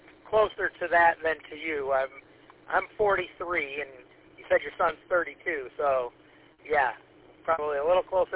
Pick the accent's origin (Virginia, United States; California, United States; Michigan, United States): Michigan, United States; Mount Clemens; Where did you live in Mount Clemens? I grew up in Mount Clemens also.